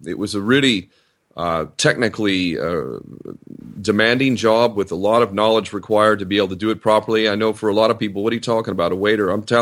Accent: United States; I was also born and raised in America and grew up to believe that my nation is the greatest in the world, freedom and democracy

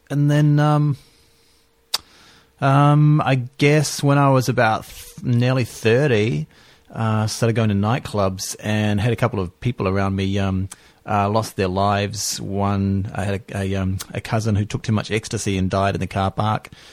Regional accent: Auckland, New Zealand; So I guess I grew up in Auckland, or did some aging, I guess is probably more appropriate, in North Shore of Auckland.

